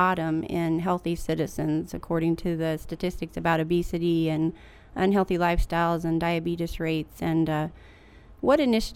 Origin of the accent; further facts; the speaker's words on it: Richmond, Indiana, United States; We grew up in in Richmond and Wayne County, and you know, we said the same thing that kids say today. There's nothing to do in Wayne County.